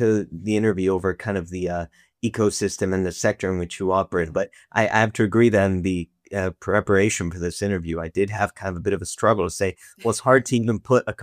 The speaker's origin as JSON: {"language": "English", "region": "Montana", "country": "United States", "tie": "born or raised there", "said": "I was raised in Montana, which is a very agricultural state in the U.S."}